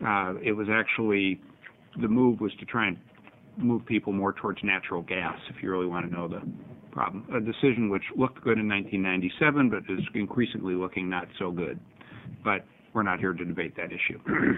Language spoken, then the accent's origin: English; Portland, Oregon, United States; I'm an attorney from Portland, and I represent the Oregon Petroleum Marketers Association.